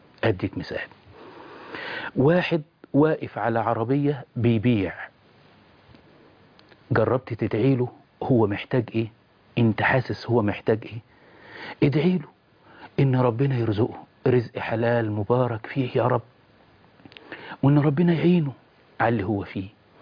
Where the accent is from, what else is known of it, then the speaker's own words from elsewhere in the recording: Dikirnis, Dakahlia, Egypt; والله وما زلت أذكر في قريتي، إيه والله، قرية ديم الشلت ديكرنس داخل أهلية